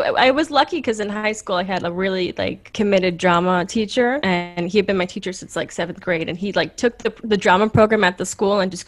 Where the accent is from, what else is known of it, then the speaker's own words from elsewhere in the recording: New York, United States; I'm from Long Island, New York, and I've lived in New York. I've lived all over New York, but I've lived here my entire life, pretty much.